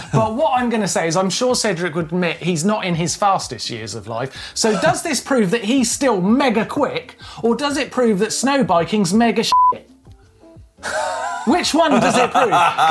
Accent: England, United Kingdom; now in Italy; We live in Tuscany. Show offs. But we're all English. And we used to live in England.

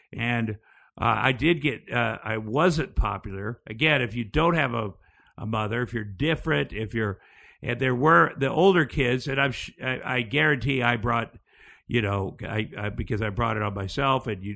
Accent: Iowa, United States; when I was growing up in Iowa, are way more popular.

